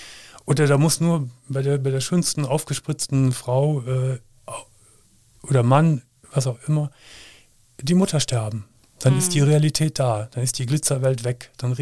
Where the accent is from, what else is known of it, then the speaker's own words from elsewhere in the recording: Gummersbach, North Rhine-Westphalia, Germany; Ich komme ja leider aus Gummersbach.